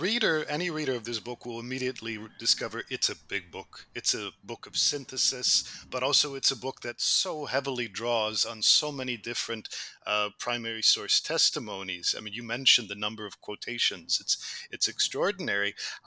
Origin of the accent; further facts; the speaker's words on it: United States; And so I grew up in the United States. I had to read parts of Primo Levi actually in high school.